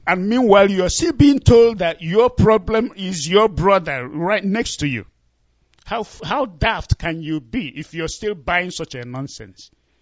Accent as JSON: {"language": "English", "town": "Nnewi", "region": "Anambra", "country": "Nigeria", "lives_now": "Austin, United States", "said": "I'm from Anambra State, Nnewi precisely, and of course, Nnewi is in the heart of Biafra land."}